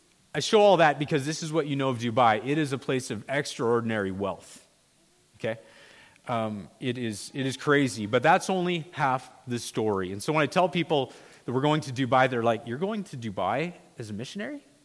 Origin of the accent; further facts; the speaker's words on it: Edmonton, Alberta, Canada; my wife and I, we grew up in Edmonton, and grew up at a church there, and we eventually moved off to Langley, BC